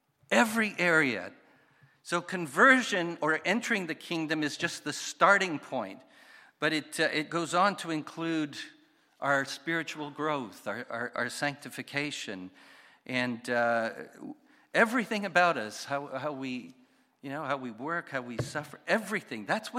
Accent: Montreal, Quebec, Canada; I come from Montreal. We drive a little bit differently.

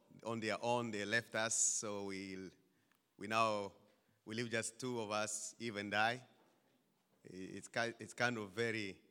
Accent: DR Congo; I'm from Congo, the former Zaire.

